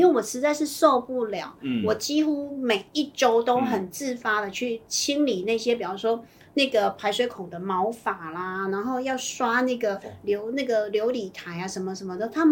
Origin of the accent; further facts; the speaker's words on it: southern Taiwan, Taiwan; 因为我是南部人嘛，所以我每个礼拜都会打电话回家。